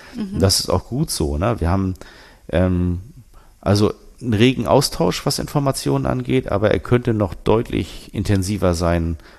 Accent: Northern Germany, Germany; Ich komme ja aus Norddeutschland

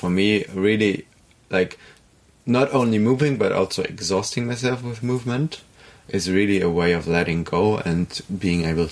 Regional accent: Freiburg, Baden-Württemberg, Germany; My childhood, I grew up in Freiburg

